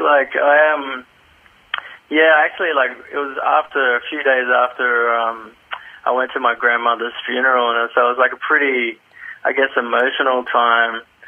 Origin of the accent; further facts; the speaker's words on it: Katherine, Northern Territory, Australia; growing up in the Territory, you know, it was just always wanting to see more. And, like, I guess growing up in Katherine was pretty isolated.